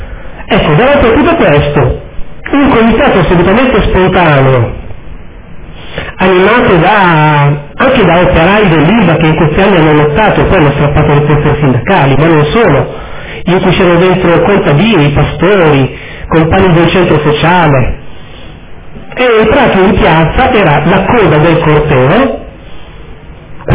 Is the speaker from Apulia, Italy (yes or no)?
yes; Taranto, Apulia, Italy; Sono di Taranto, anche se non ci vivo, ma questo è stato. Ero lì.